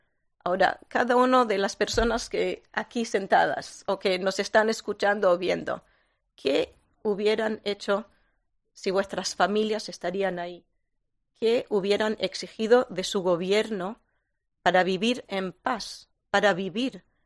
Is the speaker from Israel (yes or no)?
yes; Israel; Spanish is a second language; como yo, como israelí, como diplomática, como alguien que tiene miedo para el futuro de mi estado y mi pueblo, yo quiero que esta guerra se termine.